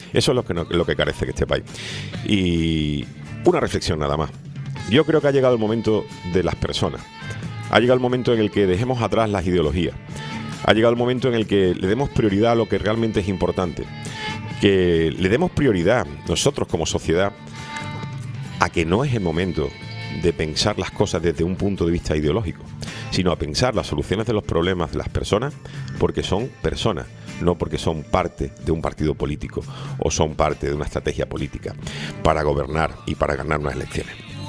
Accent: Spain; nos felicitamos como españoles

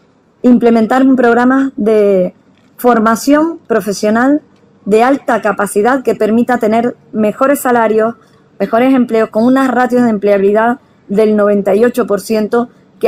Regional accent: Canary Islands, Spain; como los tinerfeños somos amables con el sector turístico.

